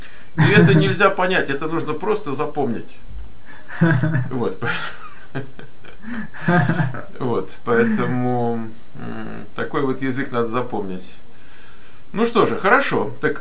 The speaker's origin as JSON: {"language": "Russian", "country": "United States", "said": "Вот я из Америки, сколько раз в Европу не приедешь"}